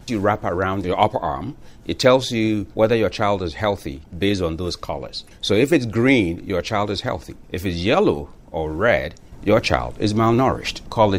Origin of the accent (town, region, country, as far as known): Ghana; born or raised there